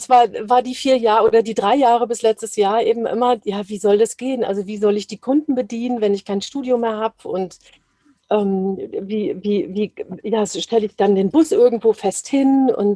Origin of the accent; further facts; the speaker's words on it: Dortmund, North Rhine-Westphalia, Germany; also born or lived in Hesse; in meiner Heimatstadt, da wo ich geboren bin, in Dortmund.